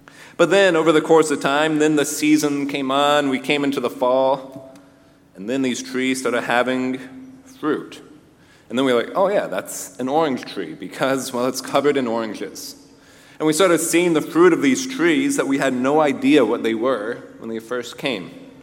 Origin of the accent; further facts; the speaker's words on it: Ohio, United States; You know, I grew up in Ohio, so I know oak trees.